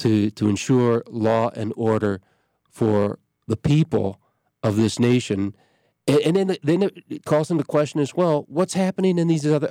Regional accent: United States; would, in a sense, go out of its way to accommodate me as an American, you know, we're going to learn English, we're going to provide space for you to safeguard your culture

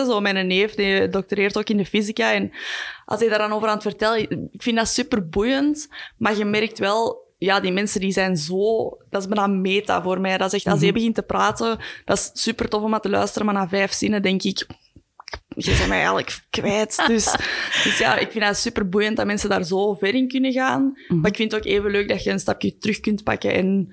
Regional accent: Brasschaat, Flanders, Belgium; Ik kom zelf van Braschaat, dus dat was niet heel ver.

